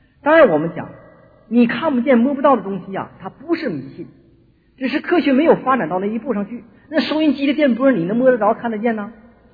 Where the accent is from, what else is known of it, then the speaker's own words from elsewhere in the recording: China; 特别是我们作为中国人，配合我们这个国家的形势